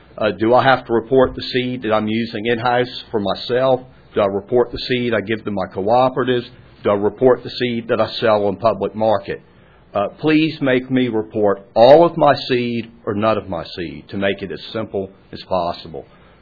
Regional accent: Virginia, United States; I'm from the Eastern Shore of Virginia.

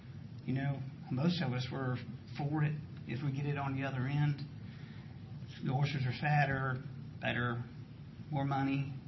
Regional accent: Eastern Shore, United States; I'm from Eastern Shore.

